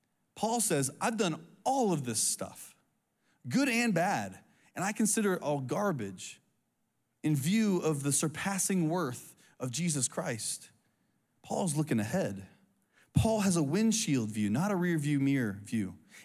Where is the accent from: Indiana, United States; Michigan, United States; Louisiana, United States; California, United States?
Indiana, United States; now in South Carolina, United States; When I came to CIU in South Carolina, I moved from Indiana.